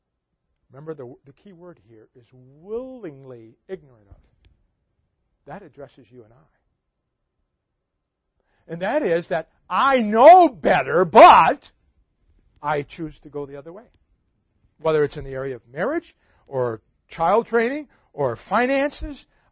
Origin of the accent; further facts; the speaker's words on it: Detroit, Michigan, United States; I grew up in Detroit where there's a church on every street corner.